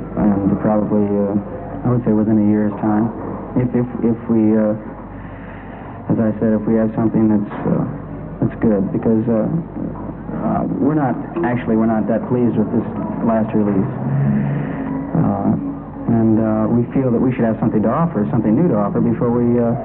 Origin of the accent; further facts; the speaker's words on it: Los Angeles, California, United States; Well, we're all from Los Angeles, or the Los Angeles area in California.